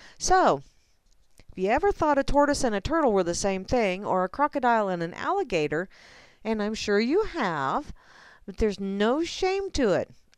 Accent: Kansas, United States; I'm from Kansas. What do you expect?

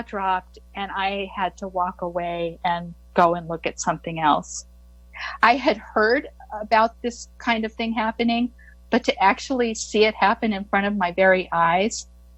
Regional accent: United States; And as an American with this sort of egalitarian, idealistic point of view

